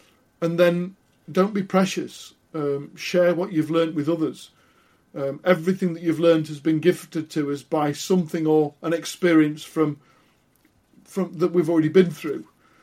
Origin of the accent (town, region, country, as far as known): United Kingdom